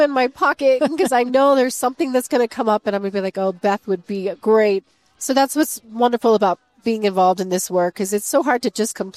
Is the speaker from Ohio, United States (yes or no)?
no; Taos, New Mexico, United States; growing up in Taos, New Mexico, you know, it's all very relative.